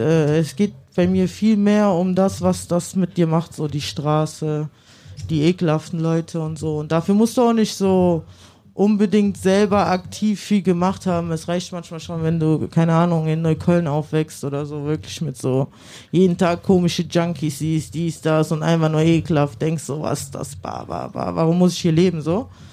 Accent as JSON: {"language": "German", "country": "Italy", "said": "ich bin ja Italienerin"}